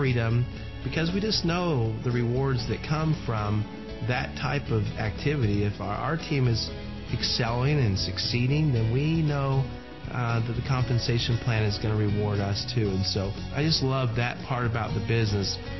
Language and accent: English; Texas, United States; Once you get to know me, you know that I'm from Texas, and I've got a heart about that size